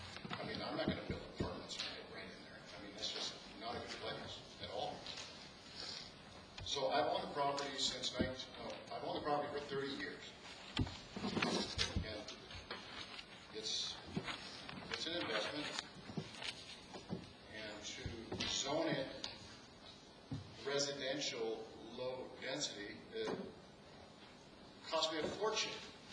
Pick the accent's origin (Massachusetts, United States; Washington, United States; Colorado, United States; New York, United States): Washington, United States; Maloney's Grove; Born and raised on Maloney's Grove.